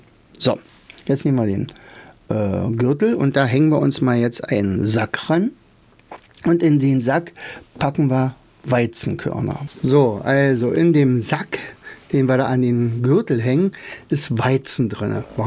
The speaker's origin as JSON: {"language": "German", "town": "Rauen", "region": "Brandenburg", "country": "Germany", "said": "denn ich komme ja aus Rauen."}